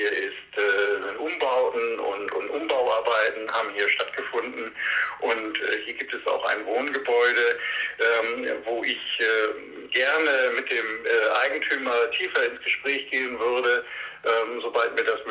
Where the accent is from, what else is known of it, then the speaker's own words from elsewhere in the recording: Leer, Lower Saxony, Germany; born there; Ich bin gebürtiger Leeraner und wohne mit meiner Partnerin im schönen Stadtteil Heißfelde. Als Vater von 5 Kindern